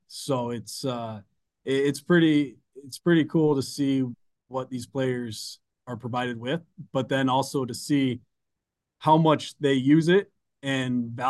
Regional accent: Colorado, United States; also born or lived in upstate New York; I was pretty fortunate being in upstate New York at that time, but I was from Colorado, came from Colorado.

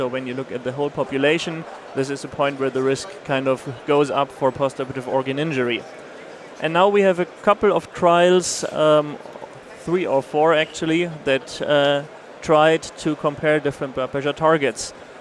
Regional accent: Hamburg, Germany; I'm from Hamburg in Germany.

